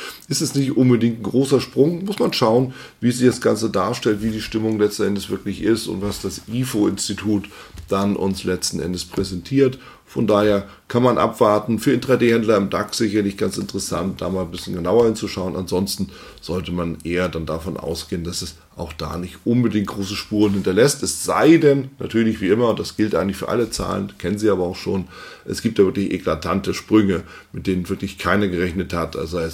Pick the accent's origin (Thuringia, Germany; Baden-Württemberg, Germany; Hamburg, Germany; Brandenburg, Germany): Hamburg, Germany; Ich bin in Hamburg. Für ein paar Tage nach der World of Trading besuche ich natürlich nochmal meine alte Heimatstadt und schaue bei meinen Eltern vorbei